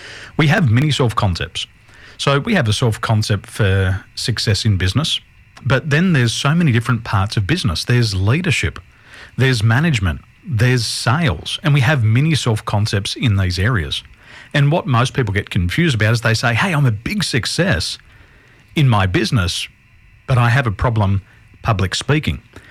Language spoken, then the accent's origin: English; Sydney, New South Wales, Australia; grew up in the western suburbs of Sydney. My father was born in Windsor. He still lives there. I was born in Windsor Hospital. I don't live there anymore.